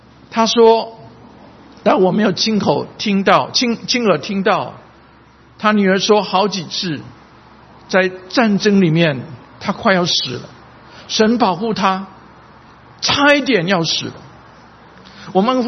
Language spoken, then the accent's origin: Chinese; China; 好像很多我们从大陆来的，我们信马列主义